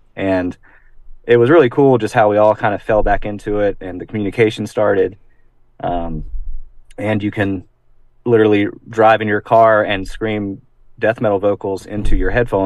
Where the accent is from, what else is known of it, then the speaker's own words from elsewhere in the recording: North Carolina, United States; Well, I mean, so yeah, I moved back to my hometown. So it's in rural North Carolina.